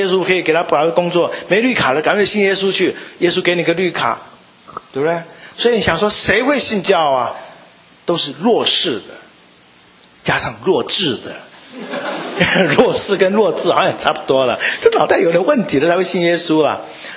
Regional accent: Taiwan; 我们台湾话讲就是，无鱼虾嘛好

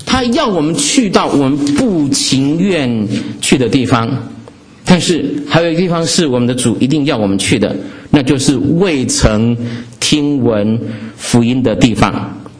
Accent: Taiwan; 我是从台湾来的啊、哦，那可是我很中国，我要跟大家讲，我很中国

